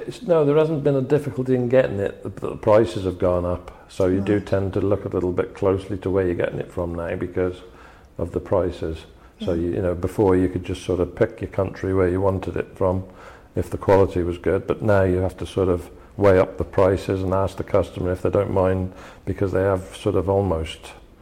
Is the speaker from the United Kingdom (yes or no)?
yes; Shrewsbury, West Midlands, United Kingdom; I was born in Shrewsbury. On the 6th of November 1968.